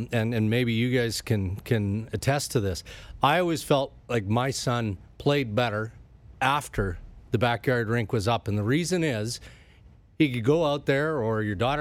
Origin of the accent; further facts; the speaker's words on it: Western Canada, Canada; I come from Western Canada, right?